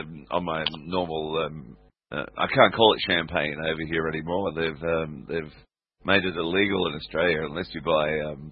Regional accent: United Kingdom; born there; I mean, I'm British. I'm born in the UK, so yeah.

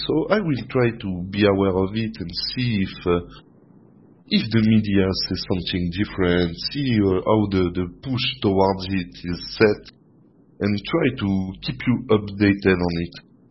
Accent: Geneva, Switzerland; from Geneva, Switzerland

